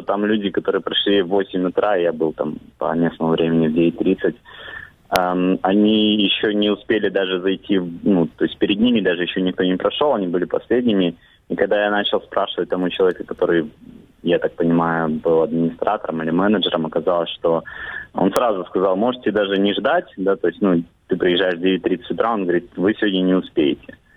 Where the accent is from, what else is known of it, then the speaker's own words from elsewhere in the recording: Crimea, Ukraine; кто-то, как я, там из Крыма, ну, из других городов приезжает